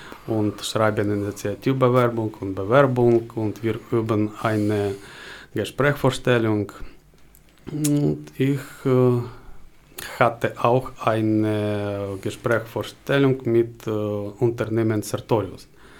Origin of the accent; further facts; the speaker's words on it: Ukraine; German is a second language; moved away as an adult; now in Germany; Ich komme aus der Ukraine und ich bin 42 Jahre alt.